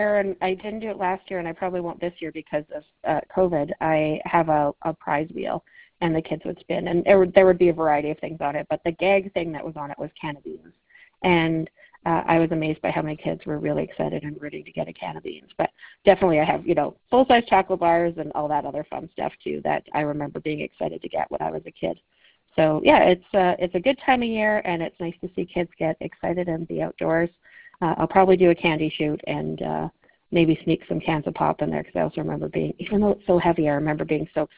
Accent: Canada; when I grew up in Canuso up north

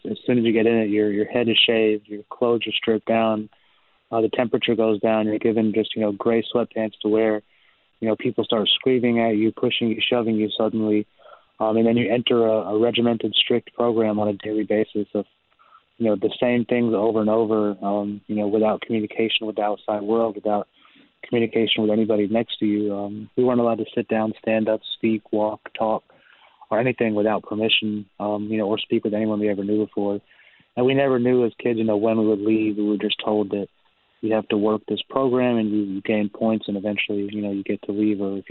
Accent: New York City, New York, United States; born there; And I was born in New York City. From there, we had a little family. We're Punjabi.

